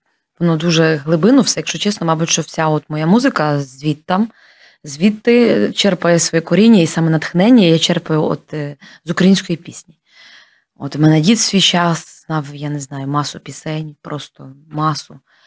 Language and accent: Ukrainian; Lutsk, Volyn Oblast, Ukraine; now in Kyiv, Ukraine; Ну так, я з Луцька сама.